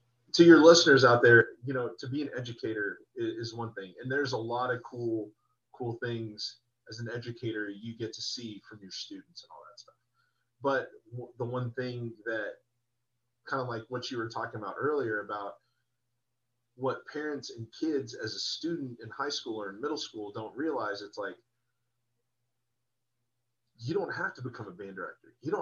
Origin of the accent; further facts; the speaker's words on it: Seattle, Washington, United States; and then I'm originally from Seattle